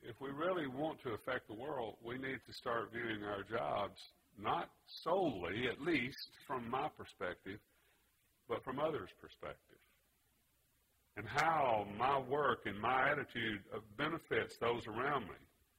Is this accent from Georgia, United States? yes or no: no; Mississippi, United States; I grew up in the Deep South. I grew up in the Mississippi Delta.